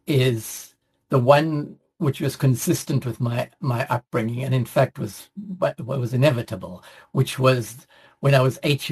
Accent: South Africa; because of growing up in South Africa, I was very exercised about racism.

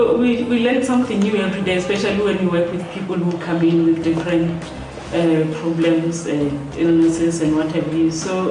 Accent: Limpopo, South Africa; Well, I was born and raised in Limpopo.

